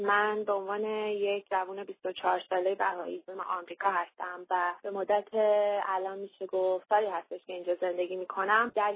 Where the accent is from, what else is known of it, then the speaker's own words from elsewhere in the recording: Iran; چون هرچی باشه ما ایرانیم، اول ایرانی هستیم و بعد بهایی هستیم.